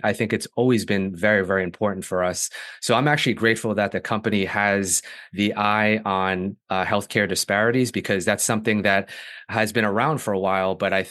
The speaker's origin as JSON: {"language": "English", "region": "New York", "country": "United States", "tie": "born or raised there", "lives_now": "Connecticut, United States", "said": "from either growing up in the New York State area or going into different hospitals in New York or different nursing homes in my current state of Connecticut"}